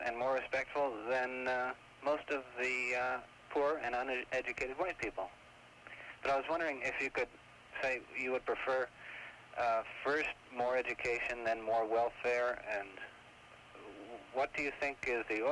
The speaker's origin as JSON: {"language": "English", "region": "the South", "country": "United States", "tie": "born or raised there", "said": "Well, I was born and educated in the South, and I can agree with you."}